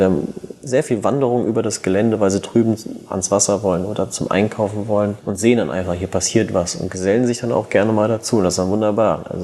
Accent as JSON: {"language": "German", "town": "Bretzenheim", "region": "Rhineland-Palatinate", "country": "Germany", "tie": "born or raised there", "said": "Ich bin in Bretzenheim aufgewachsen."}